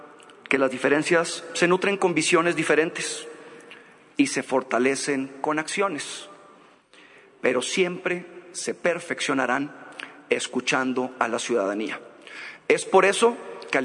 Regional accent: Mexico; O bien, como mexicanos, por estrategia y por inteligencia, porque hoy tenemos que hacer de México un país innovador

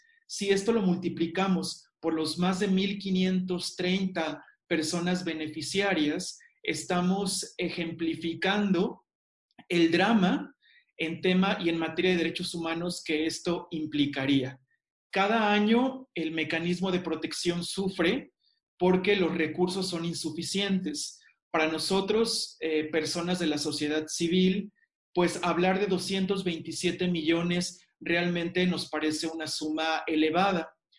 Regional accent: Mexico; en estos momentos tan complicados que están viviendo y que estamos viviendo como mexicanos.

